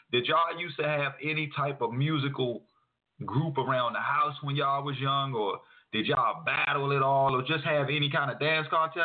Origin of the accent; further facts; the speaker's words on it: United States; Over here, I'm American. I love the music.